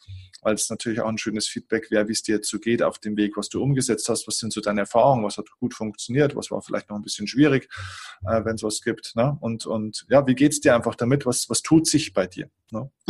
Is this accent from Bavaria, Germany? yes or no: yes; Bavaria, Germany; so sagt man bei uns in Bayern, darf schon ein bisschen mehr sein